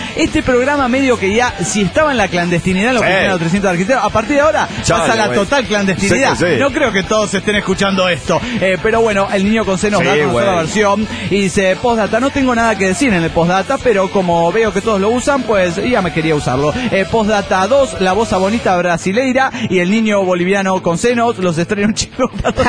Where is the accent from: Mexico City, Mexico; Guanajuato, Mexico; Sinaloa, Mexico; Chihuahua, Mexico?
Guanajuato, Mexico; León; de León, Guanajuato.